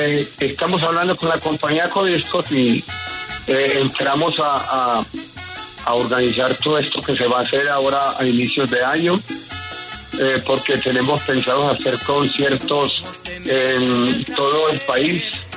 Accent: Colombia; sabemos que somos colombianos y que esto es nuestro folclor, esto es nuestra música

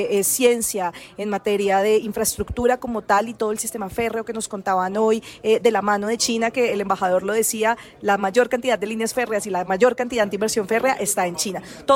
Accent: Colombia; Las becas se perdían en ese momento porque, como colombianos, decimos eso es muy lejos

